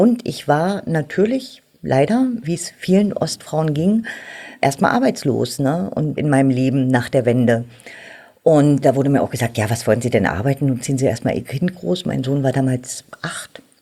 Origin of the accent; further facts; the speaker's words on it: Germany; Ich bin ja in der DDR aufgewachsen